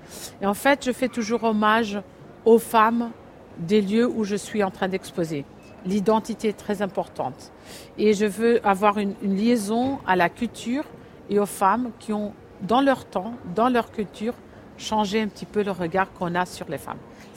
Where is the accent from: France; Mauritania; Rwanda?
France; Paris, Île-de-France; born there; moi, je suis née à Paris en 71, pas très loin de Porte Clignancourt.